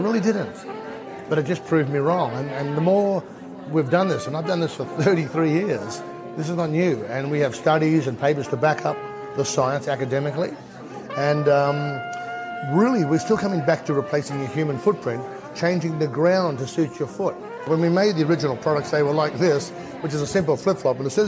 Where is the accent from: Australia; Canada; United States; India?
Australia; I'm a podiatrist from Australia, and I started practice in 1980